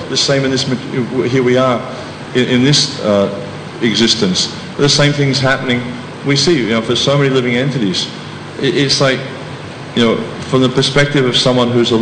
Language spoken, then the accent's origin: English; Australia; As I mentioned, you know, I come from Australia